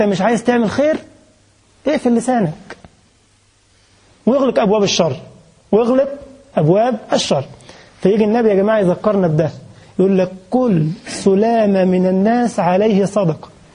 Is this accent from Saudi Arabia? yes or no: no; Egypt; حاجة تخلي زي بقول لك مثلا عندنا في مصر يقول لك تخلي لقرع يشد في شعر ايده